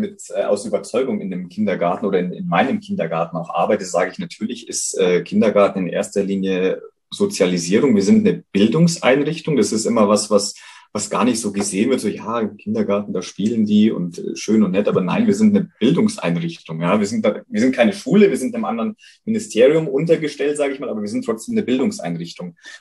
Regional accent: Ebersberg, Bavaria, Germany; unsere Gesellschaft hier in Deutschland, in Bayern, bei uns in Ebersberg, ja, ist ja ständig im Wandel.

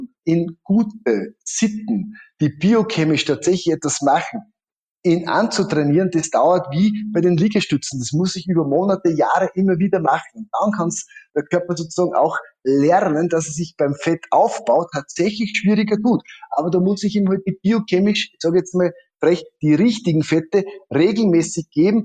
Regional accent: Austria

